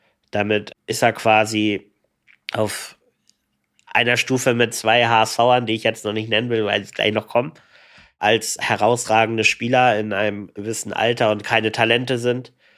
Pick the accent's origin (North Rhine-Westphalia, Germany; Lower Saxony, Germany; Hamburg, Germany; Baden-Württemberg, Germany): Hamburg, Germany; Gerade wir beide haben da schon sehr viel gesehen als Hamburger